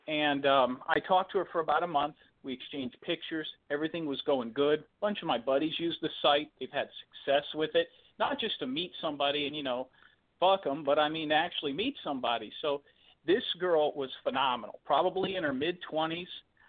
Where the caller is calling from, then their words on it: Tampa, Florida, United States; Hey, guys … I called you last week. I'm in Tampa